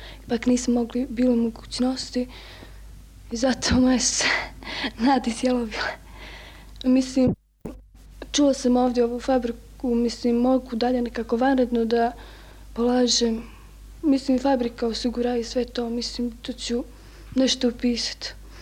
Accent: Mitrovica, Kosovo; born there; imam 18 godina, završila sam osmoljetku. Rođena sam u Kosovsku Mitrovicu, nisam ovdje, ovdje smo tek jedno 5 godina.

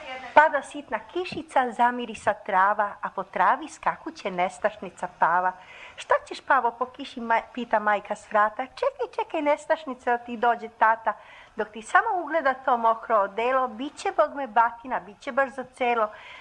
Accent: Belgrade, Serbia; Imate, ja sam iz Beograda

